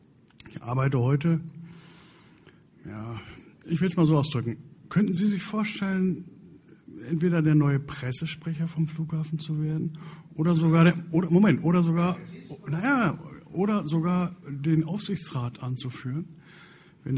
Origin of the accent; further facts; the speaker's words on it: Paderborn, North Rhine-Westphalia, Germany; ich komme aus Paderborn, bei Paderborn.